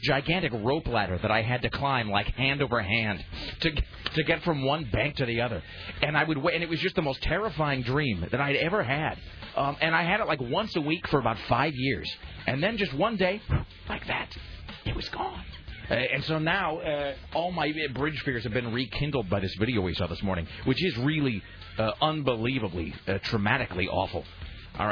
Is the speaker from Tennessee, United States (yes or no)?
no; Kennewick, Washington, United States; which spans the Columbia River, my hometown of Kennewick.